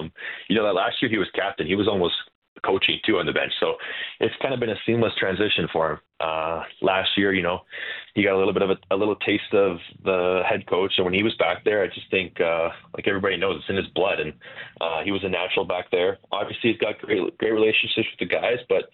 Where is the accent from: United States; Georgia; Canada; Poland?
Canada; Nelson, British Columbia; now in Calgary, Canada; Yeah, I come from Nelson, BC, and I used to always come to Calgary in the summers